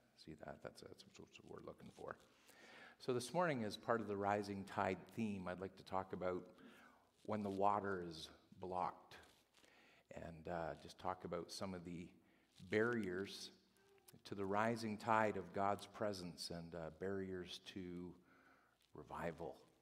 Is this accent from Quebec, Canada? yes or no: no; Brantford, Ontario, Canada; I'm from Brantford, Ontario.